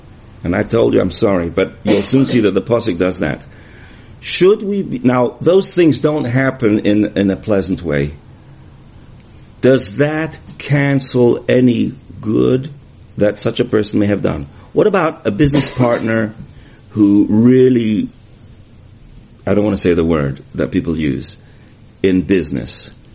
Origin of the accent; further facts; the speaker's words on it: England, United Kingdom; So here's how I grew up in England. I don't want to get too onto this, but I did grow up in England.